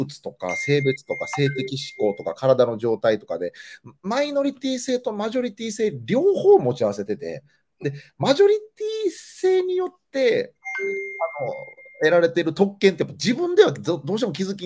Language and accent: Japanese; Kansai, Japan; で、関西で育って、それを笑いとして伝える。